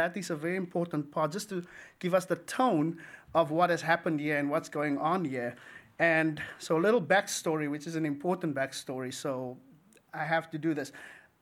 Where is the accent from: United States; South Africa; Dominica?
South Africa; I'm from South Africa, we love curry.